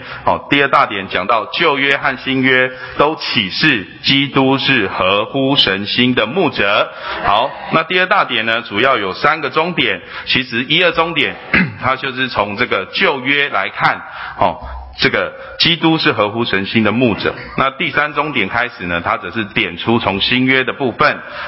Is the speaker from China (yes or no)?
no; Sanchong, New Taipei, Taiwan; 我是这个在三重长大的，对，就是弟兄姊妹都知道，大概那边有很多这个拜偶像之地哦。